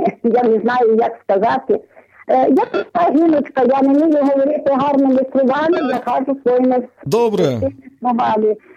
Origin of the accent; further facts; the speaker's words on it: Ternopil Oblast, Ukraine; з Тернопільщини.